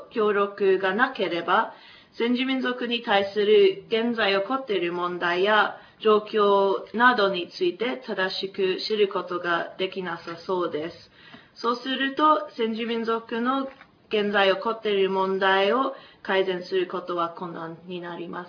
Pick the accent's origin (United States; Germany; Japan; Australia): Australia; Blue Mountains, New South Wales; Japanese is a second language; 私はブルーマウンテンという地域から来ましたですけれども、ブルーマウンテンはシドニーから1時間ぐらいかかります。